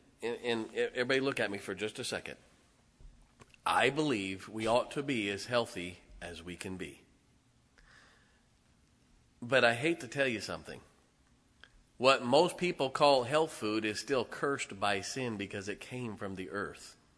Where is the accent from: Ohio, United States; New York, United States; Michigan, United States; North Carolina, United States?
Ohio, United States; Canton; I grew up in Canton, Ohio. That's where they play the Hall of Fame football game.